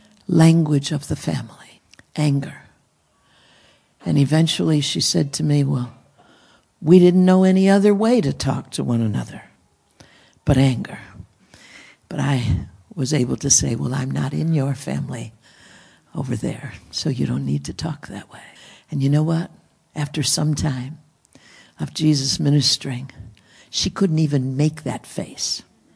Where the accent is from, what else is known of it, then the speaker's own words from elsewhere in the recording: Renovo, Pennsylvania, United States; I was born in the hills. … for Penn's Woods, Sylvania. Okay, so I'm native. I was born in Renova, coal mining town, that-a-way or whichever way.